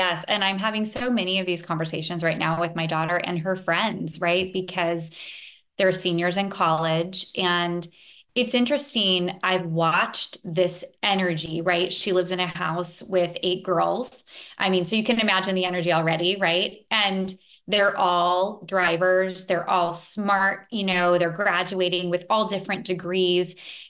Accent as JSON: {"language": "English", "town": "Bellevue", "region": "Washington", "country": "United States", "said": "I'm from Bellevue as well."}